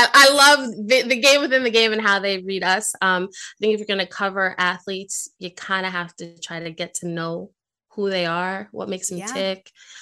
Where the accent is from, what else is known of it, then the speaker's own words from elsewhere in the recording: Brooklyn, New York, United States; Okay. So I'm from Brooklyn originally. So that sort of comes out every once in a while.